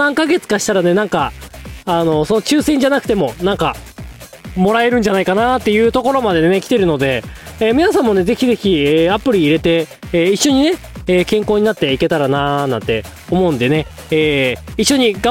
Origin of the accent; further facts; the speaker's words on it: Hokkaido, Japan; もともと私、北海道出身で